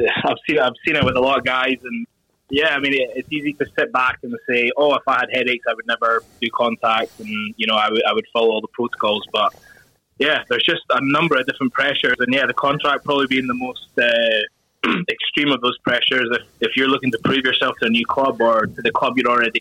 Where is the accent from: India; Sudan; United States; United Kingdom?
United Kingdom; Scotland; If, like me, being a Scottish international, I'm obviously not an EQP, English qualified player.